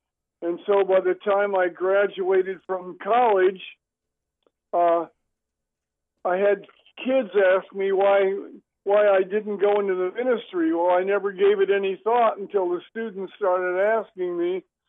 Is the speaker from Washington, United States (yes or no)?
yes; Spokane, Washington, United States; also born or lived in Minneapolis; I was born in Minneapolis, Minnesota with the rest of the Norwegians. And then I moved to, my mother and my twin sister and I moved to Spokane, Washington when we were 7. So that's really home for me.